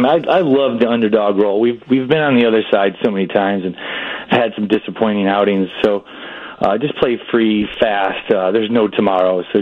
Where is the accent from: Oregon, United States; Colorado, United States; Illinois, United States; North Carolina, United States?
Illinois, United States; I'm originally from the South Suburbs, moved to Chicago when I was playing in the NFL